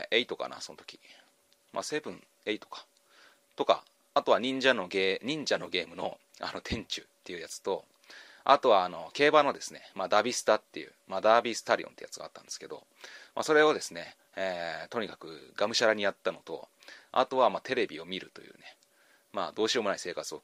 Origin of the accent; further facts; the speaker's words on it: Nagano, Japan; 私は出身が、長野県、になります。